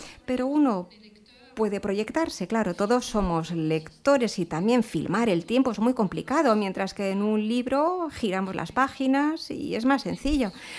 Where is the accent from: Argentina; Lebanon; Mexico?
Lebanon; me encantaría ver estabilidad en mi país, en Líbano. Y sobre todo, ojalá mis compatriotas fuesen vivir en paz.